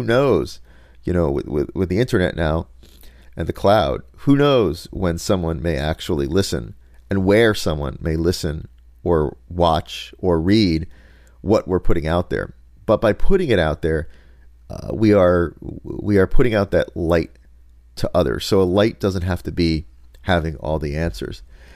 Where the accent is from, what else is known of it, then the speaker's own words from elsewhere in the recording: Lakewood, New Jersey, United States; And where I grew up in the Lakewood, New Jersey, you know, if you just drive down the street, you will see in the window just, you know, menorah after menorah after menorah.